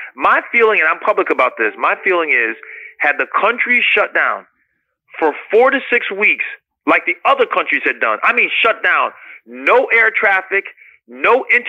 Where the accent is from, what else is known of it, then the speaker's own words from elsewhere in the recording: United States; So as a physician, as an American, as a lover of human life